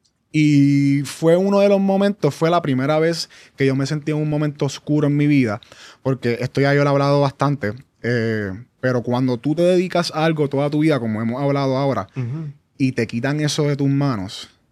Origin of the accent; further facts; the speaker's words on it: Trujillo Alto, Puerto Rico; Yo soy de Trujillo Alto.